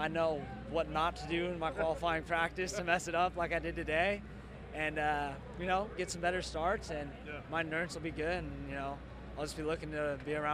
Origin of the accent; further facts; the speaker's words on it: Riverside, California, United States; Riverside, California.